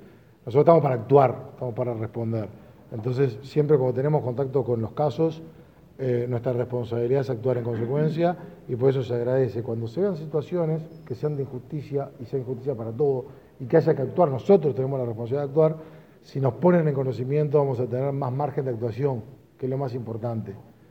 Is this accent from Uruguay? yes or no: yes; Uruguay; que acá creo que lo que todos queremos como uruguayos es la actuación sobre esos casos.